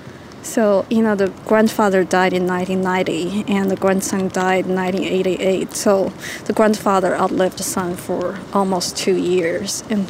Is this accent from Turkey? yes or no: no; China; English is a second language; now in California, United States; You know, I'm not from California. I immigrated from China, and so I thought, you know, it doesn't matter if I'm from elsewhere.